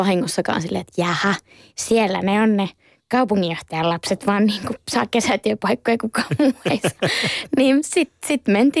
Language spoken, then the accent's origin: Finnish; Outokumpu, North Karelia, Finland; Mä oon siis Outokummusta kotossa.